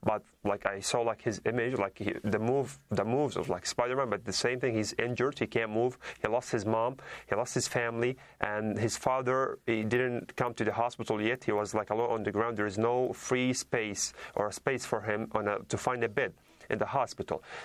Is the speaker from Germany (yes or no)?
no; Deir al-Balah, Gaza Strip, Palestine; I'm originally from Deir al-Balah city. I'm originally from Gaza Strip.